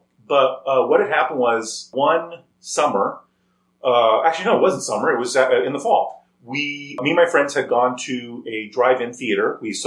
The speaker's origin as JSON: {"language": "English", "town": "Yuma", "region": "Arizona", "country": "United States", "tie": "born or raised there", "said": "We had investigated strange lights out in the foothills where I grew up in Yuma, Arizona."}